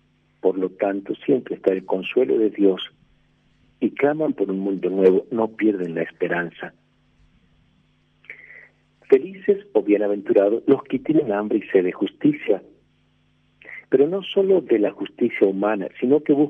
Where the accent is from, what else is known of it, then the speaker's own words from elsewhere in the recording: Formosa, Argentina; born there; creo que de Formosa, mi provincia, nací en Formosa